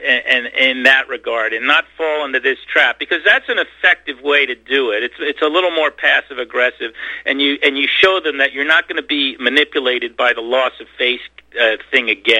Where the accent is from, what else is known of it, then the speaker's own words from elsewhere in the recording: United States; And I don't want to see a war to begin with as an American in our interest.